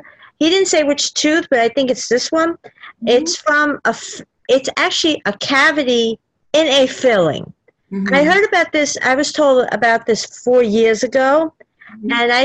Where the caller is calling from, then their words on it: New York City, New York, United States; from Queens, New York.